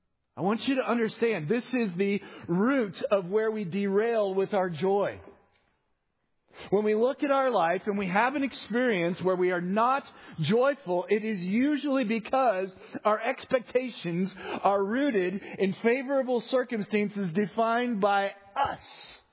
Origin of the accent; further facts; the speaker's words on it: Los Angeles, California, United States; It reminds me of my childhood. I grew up in Los Angeles the first few years of my life. And so I was drawn to a couple of TV shows that were anchored in Los Angeles.